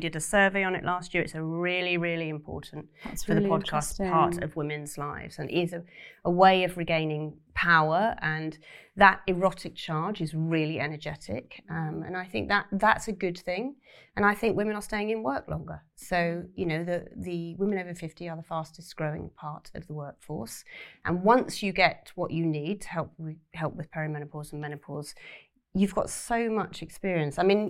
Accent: South West England, United Kingdom; know, I come from quite a working class background. I left school at 16. I have no qualifications. And I grew up in Cornwall.

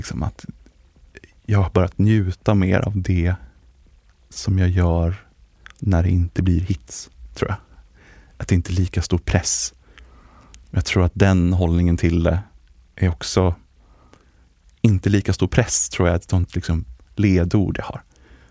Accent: Stockholm, Stockholm County, Sweden; moved away; also born or lived in Norrköping; Jag är uppväxt i Stockholm. Bodde där tidigt i livet. Flyttade sen ut i Norrköpings trakter där ungefär.

